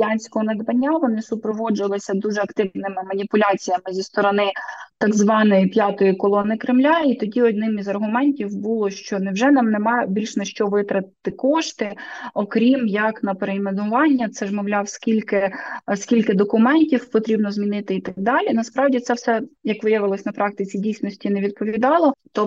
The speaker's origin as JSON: {"language": "Ukrainian", "town": "Odesa", "region": "Odesa Oblast", "country": "Ukraine", "tie": "born or raised there", "said": "якщо знову ж таки апелювати до моєї рідної Одеси"}